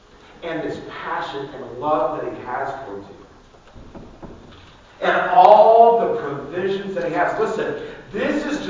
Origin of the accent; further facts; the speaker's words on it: Atlanta, Georgia, United States; I grew up in Atlanta, Georgia, and in North Atlanta, and the suburbs.